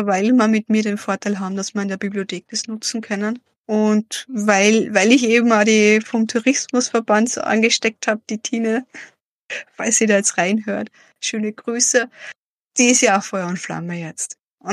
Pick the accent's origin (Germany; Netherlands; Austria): Austria; Salzburg; now in Lamprechtshausen, Austria; Ich bin ja ursprünglich aus Salzburg